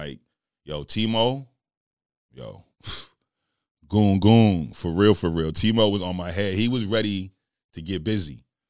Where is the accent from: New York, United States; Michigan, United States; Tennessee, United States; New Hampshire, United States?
New York, United States; New York City; also born or lived in the South; I'm more Dirty Dirty than I am NYC, because people don't know, I was raised in New York, but I was molded in the South.